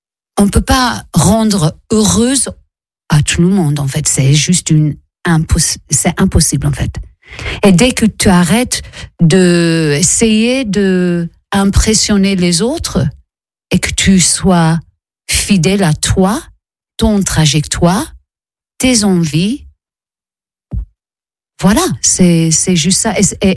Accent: Italy; French is a second language; J'étais éduquée, je suis italienne. Alors ça veut dire que j'ai grandi une catholique entre guillemets, pas forcément pratiquant

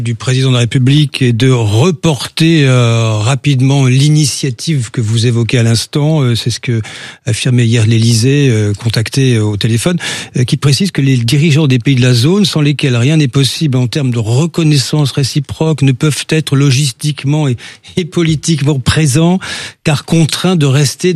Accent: France; chez nous en France.

